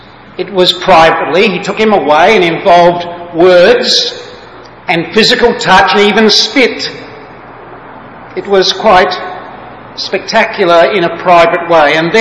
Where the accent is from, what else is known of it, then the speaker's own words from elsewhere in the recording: Adelaide, South Australia, Australia; my hometown of Adelaide in Australia